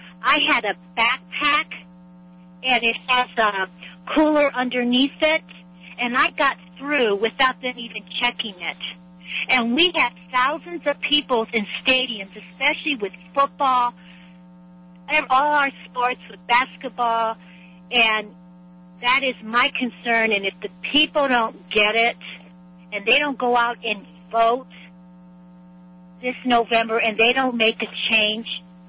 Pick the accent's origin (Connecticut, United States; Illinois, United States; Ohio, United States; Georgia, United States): Ohio, United States; Cleveland; because I'm from Cleveland